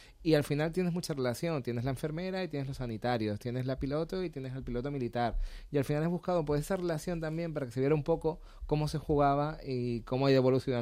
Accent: Canary Islands, Spain; como buen canario

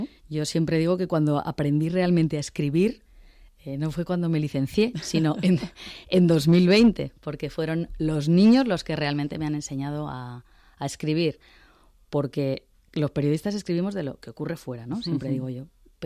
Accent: Zaragoza, Aragon, Spain; now in Madrid, Spain; Yo soy de Zaragoza.

